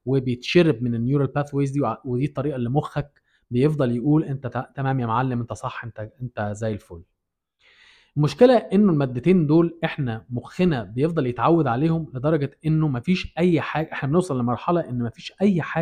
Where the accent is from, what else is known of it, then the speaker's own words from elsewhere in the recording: Egypt; انا بتكلم عشان انا واحد مصري اتولدت في بلد زي مصر